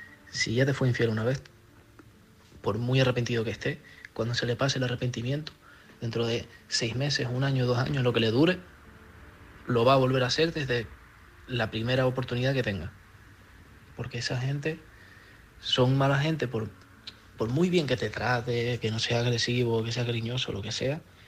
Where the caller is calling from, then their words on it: Canary Islands, Spain; corresponsal de Lanzarote.